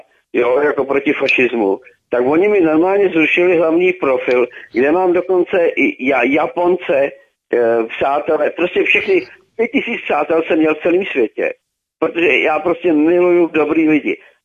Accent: Moscow, Russia; now in Czech Republic; jsem vyrůstal v Moskvě. Já jsem na půl Rus

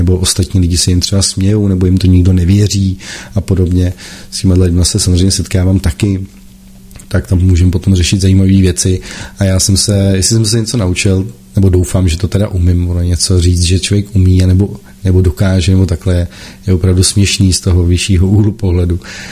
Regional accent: Prague, Czechia; stěhoval jsem se vlastně z Prahy, protože já jsem celý život bydlel v Praze, momentálně bydlím právě na vesničce

